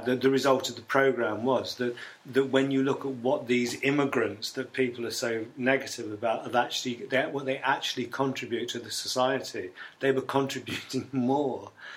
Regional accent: London, United Kingdom; born there; Well, I came, because I was born in London, there was a great difference between coming from the north or the south of the river.

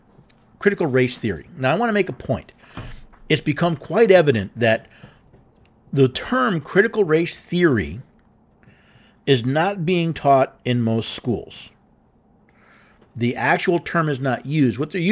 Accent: New York City, New York, United States; I was born in Lower Manhattan. I spent the first 11 years of my life living in a neighborhood that was 49% Black, 49% Puerto Rican, 2% everything else.

